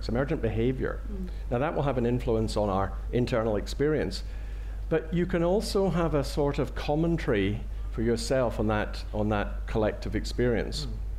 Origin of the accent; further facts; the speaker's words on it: Scotland, United Kingdom; I can say this because I'm a Scot